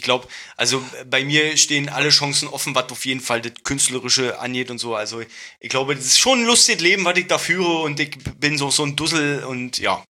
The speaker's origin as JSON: {"language": "German", "region": "Berlin", "country": "Germany", "accent": "Berlin dialect", "said": "mein Berliner Dialekt"}